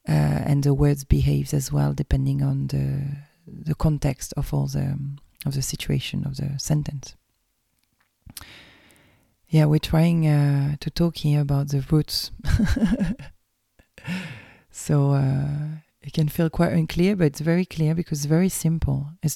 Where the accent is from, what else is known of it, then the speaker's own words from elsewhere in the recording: Australia; I am Aussie.